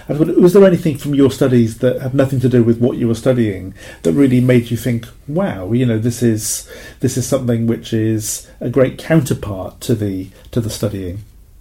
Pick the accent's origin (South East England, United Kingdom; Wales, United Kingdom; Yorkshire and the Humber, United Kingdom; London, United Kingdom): Wales, United Kingdom; Even I'm Welsh myself. I can speak a little bit of Welsh, but yeah, I should have taken it more.